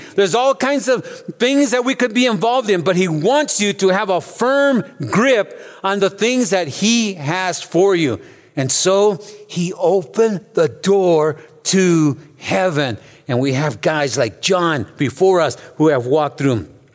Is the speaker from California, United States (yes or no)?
yes; Los Angeles, California, United States; I was raised in East LA, right? And for Christmas, we were poor, but we went to this Pentecostal church.